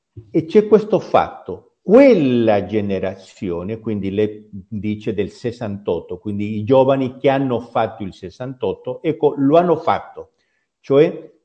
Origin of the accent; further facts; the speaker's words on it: Peru; Italian is a second language; now in Italy; voi sapete che io sono peruviano